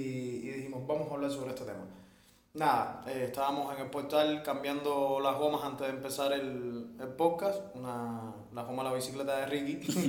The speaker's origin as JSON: {"language": "Spanish", "town": "Boyeros", "region": "Havana", "country": "Cuba", "tie": "born or raised there", "said": "donde yo crecí en Boyero, y sobre todo las amistades mías en Arroyo Naranjo"}